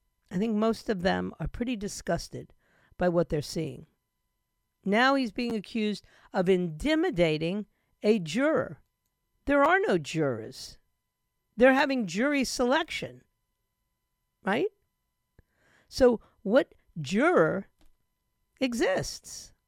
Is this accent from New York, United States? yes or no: yes; New York, United States; There, I said it. It's my hometown.